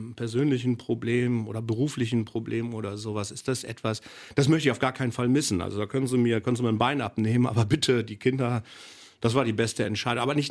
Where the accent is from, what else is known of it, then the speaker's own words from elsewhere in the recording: Lower Saxony, Germany; ich spreche jetzt wieder von meiner alten Heimat Ostfriesland